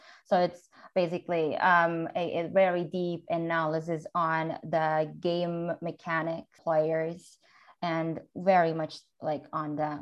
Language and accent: English; Turkey; I'm from Turkey.